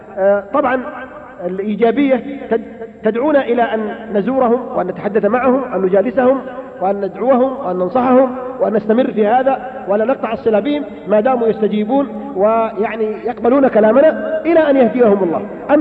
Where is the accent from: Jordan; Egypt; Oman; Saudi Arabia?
Saudi Arabia; Abha, Asir; هيا في ندوة عندنا في أبها